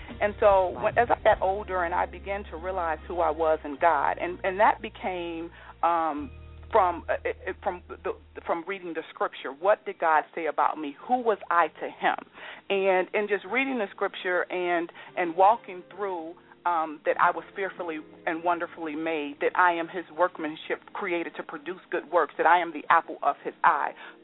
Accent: Chicago, Illinois, United States; So we come from Chicago. So my mother and my sisters and my brother, everybody is there.

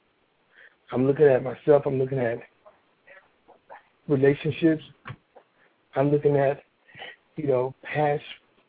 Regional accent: Washington, District of Columbia, United States; I'm from my hometown, Washington, D.C.

